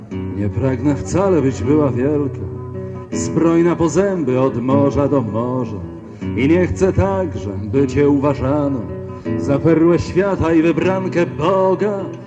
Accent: Nowy Sącz, Lesser Poland, Poland; ja za licealnych moich czasów, kiedy to wychowywałem się w Nowym Sączu

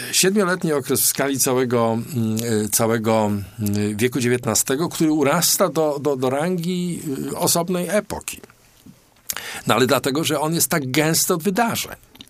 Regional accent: Poznań, Greater Poland Voivodeship, Poland; bo my tu poznaniacy mamy taką zawsze ochotę

